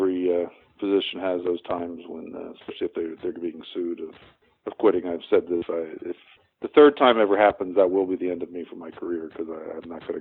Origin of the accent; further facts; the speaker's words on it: Pennsylvania, United States; also born or lived in New Jersey; Well, I grew up in Pennsylvania and went to college at Bob Jones University and did my undergraduate work there, and then went back to Pennsylvania to go to medical school at Temple University in Philadelphia